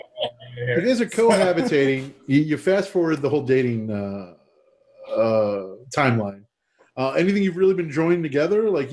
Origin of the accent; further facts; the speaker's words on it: Texas, United States; So the first one was in El Paso. I'm from Texas. Big fan.